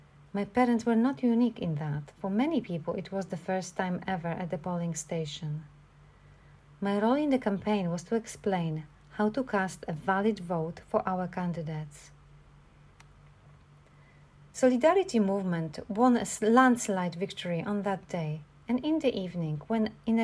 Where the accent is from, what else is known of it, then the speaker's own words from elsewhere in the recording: Poland; now in Hong Kong; I live with my family in Hong Kong, but originally I come from Poland, where I was born and raised.